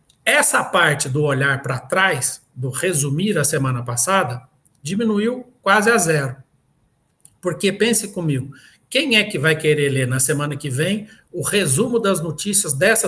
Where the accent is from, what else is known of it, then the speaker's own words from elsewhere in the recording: Muzambinho, Minas Gerais, Brazil; born there; a minha mãe, que mora lá em Muzambi, em Minas Gerais, que foi na cidade onde eu nasci.